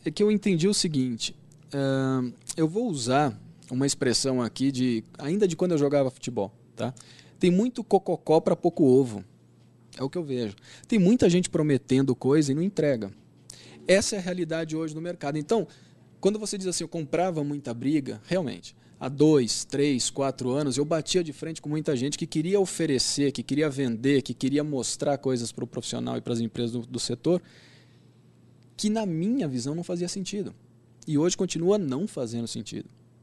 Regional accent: Campinas, São Paulo, Brazil; eu sou de Campinas.

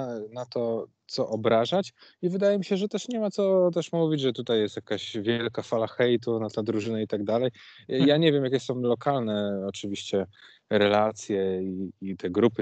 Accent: Radziejów, Kuyavian-Pomeranian Voivodeship, Poland; born there; Ja się urodziłem w Radziejowie.

